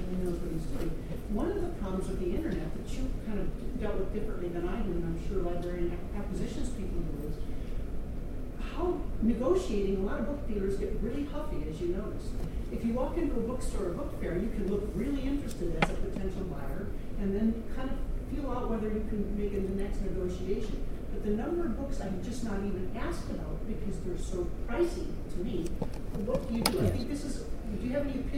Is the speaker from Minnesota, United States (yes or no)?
no; Los Angeles, California, United States; Ken, I know Ken, I'm from Los Angeles